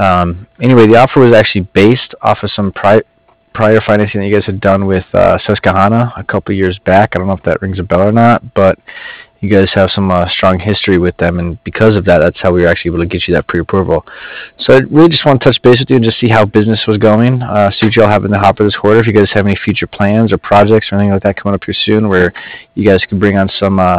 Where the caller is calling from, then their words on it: Cardiff, Wales, United Kingdom; I'm calling from Cardiff.